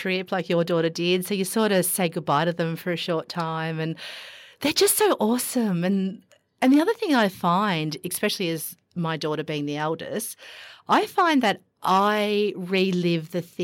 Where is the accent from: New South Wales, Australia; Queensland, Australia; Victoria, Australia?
Victoria, Australia; But I grew up sort of in Victoria.